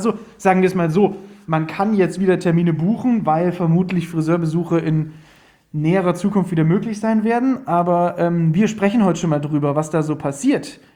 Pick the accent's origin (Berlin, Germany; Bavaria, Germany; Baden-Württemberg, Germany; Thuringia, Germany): Bavaria, Germany; bei uns im Nachbarort, ich komme aus dem Landkreis München